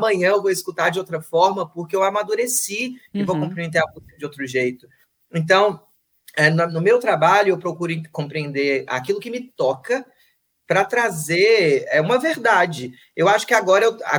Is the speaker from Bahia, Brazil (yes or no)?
yes; Bahia, Brazil; eu não posso falar pelo Nordeste, porque eu sou baiana